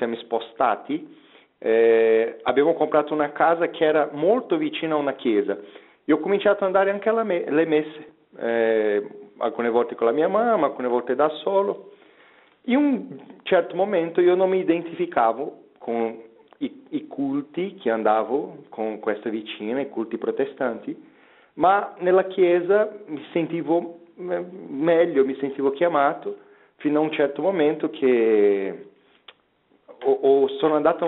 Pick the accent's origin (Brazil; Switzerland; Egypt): Brazil; Goiânia, Goiás; io sono brasiliano, del centro del Brasile, una città che si chiama Goiânia, 200 chilometri a sud-ovest di Brasília